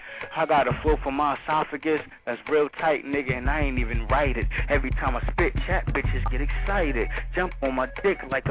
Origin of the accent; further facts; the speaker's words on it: New Jersey, United States; I'm from North New Jersey, Eric.